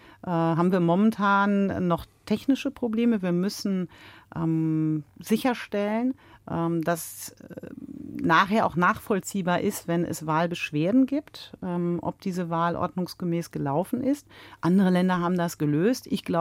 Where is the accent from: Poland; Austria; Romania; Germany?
Germany; Frankfurt, Hesse; Das ist mit einer der Gründe, warum ich so viel Wert auf meine Heimatstadt in Frankfurt lege